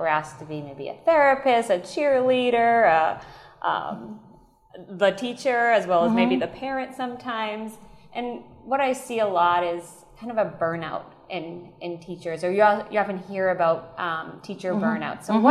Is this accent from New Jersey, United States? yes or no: no; Massachusetts, United States; I'm going to tell you that I don't notice it, but I'm from Massachusetts.